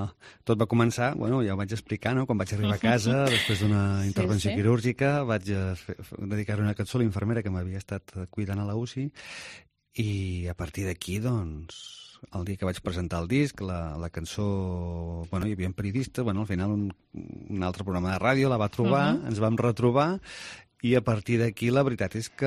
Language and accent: Catalan; Tarragona, Catalonia, Spain; born there; Vaig néixer a Tarragona.